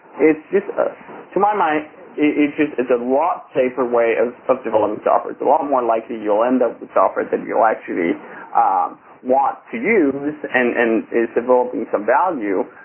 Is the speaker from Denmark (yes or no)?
yes; Denmark; moved away; Actually, this is one of the bits I always play of when I came here from Denmark about 3 years ago.